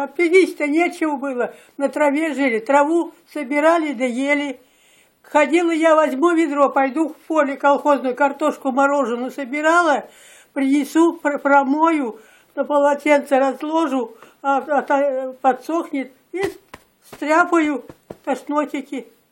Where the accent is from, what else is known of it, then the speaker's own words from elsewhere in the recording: Krutaya, Kemerovo Oblast, Russia; Поселок Крутая, Усталинский сельский совет, Кузидейский район. Я там родилась. Я оттуда замуж вышла и все время там прожила.